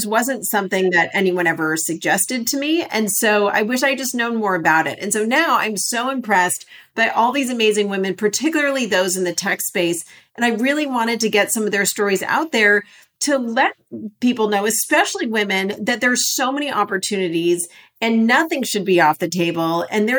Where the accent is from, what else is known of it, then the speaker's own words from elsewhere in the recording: Los Angeles, California, United States; I grew up in Los Angeles.